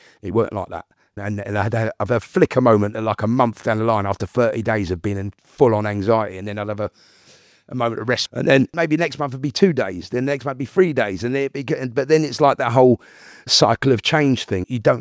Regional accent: Wembley, London, United Kingdom; also born or lived in Hackney; I was born in Hackney, moved rapidly to Wembley from there. I grew up in Wembley.

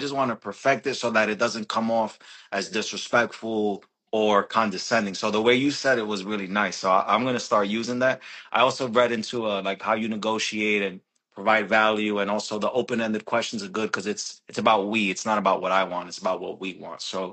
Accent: New York, United States; Sorry, but you know, we're from New York. We speak faster.

